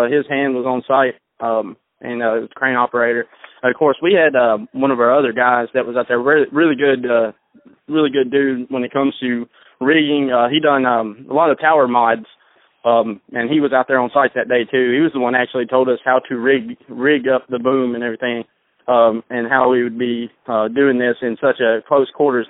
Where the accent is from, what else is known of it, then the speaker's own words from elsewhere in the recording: Nashville, Tennessee, United States; I'm from Nashville, Tennessee.